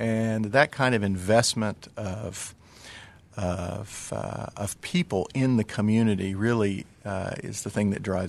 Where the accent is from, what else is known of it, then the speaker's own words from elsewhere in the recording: North Carolina, United States; now in Flint, United States; I came from North Carolina, and in my past I've had a role with the governor of North Carolina